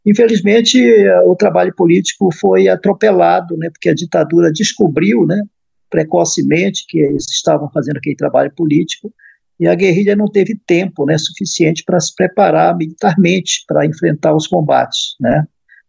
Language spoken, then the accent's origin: Portuguese; Amazon, Brazil; eu acho que eu sou da Amazônia e eu sei o que é a exclusão, né?